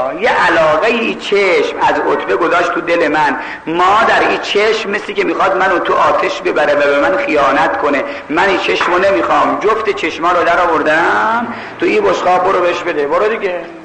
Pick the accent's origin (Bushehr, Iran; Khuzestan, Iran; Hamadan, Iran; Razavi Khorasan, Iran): Razavi Khorasan, Iran; Mashhad; now in Tehran, Iran; ها من بچه ای مشهدم، خدا شاهده هر سال که از تهران میام مشهد یه چند روزی اینجا